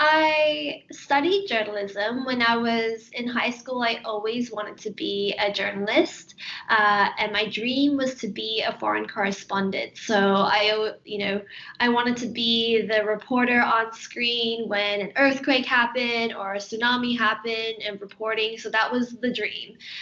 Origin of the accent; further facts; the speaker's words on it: Australia; also born or lived in Malaysia; now in London, United Kingdom; I was born in Malaysia, but grew up in Australia. So I'm actually an Australian citizen, but I'm currently based in London.